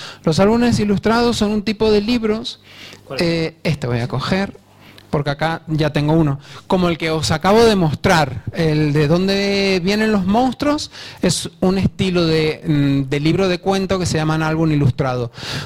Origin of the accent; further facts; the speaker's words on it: Argentina; born there; esta niña es de donde yo nací, en Argentina, en vez de hablarnos de tú, nos hablamos de vos